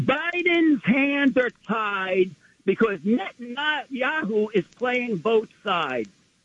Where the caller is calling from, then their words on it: New York, United States; and I'm up in Central Harlem